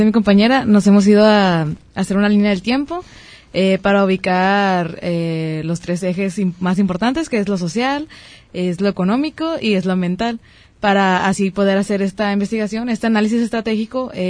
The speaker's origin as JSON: {"language": "Spanish", "region": "Sinaloa", "country": "Mexico", "said": "Yo soy de Sinaloa, de la Universidad Autónoma de Sinaloa. Acabo de egresar de Mercadotecnia. Y sí, es algo muy diferente. Bueno, en mi ciudad es mucho menos, porque no hay ninguna metrópoli."}